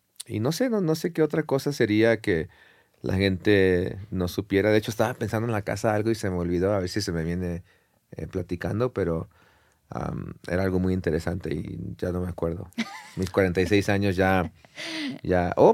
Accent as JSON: {"language": "Spanish", "town": "San Diego", "region": "California", "country": "United States", "tie": "born or raised there", "said": "Soy originario de San Diego, California, ¿no?"}